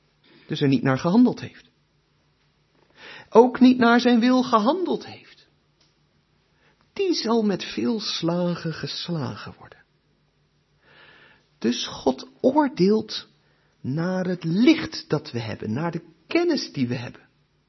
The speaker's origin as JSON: {"language": "Dutch", "country": "Netherlands", "said": "En vandaag de dag, helemaal wij als Nederlanders, ben ik wel eens bang."}